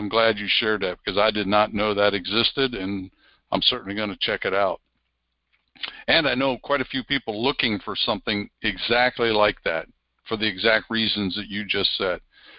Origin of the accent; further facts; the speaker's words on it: Pennsylvania, United States; And the whole time as a boy growing up in Pennsylvania, I don't remember a single incidence of that being a problem.